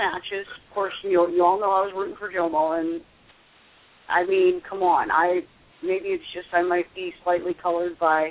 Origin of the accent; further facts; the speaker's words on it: Florida, United States; covered a lot more of Florida than just North Cuba. So, now that I've gotten my obligatory dig on my home state out of the way